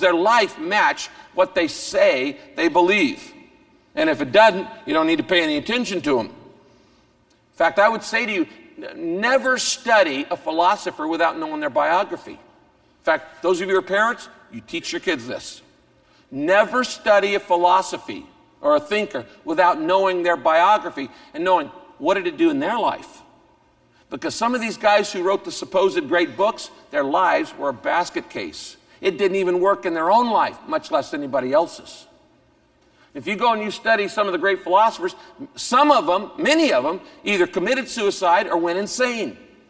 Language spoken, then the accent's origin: English; Redwood Valley, California, United States; born or raised there; also born or lived in Bay Area